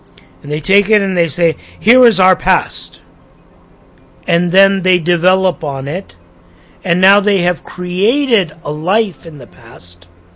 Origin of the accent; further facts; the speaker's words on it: United States; I grew up in American public schools.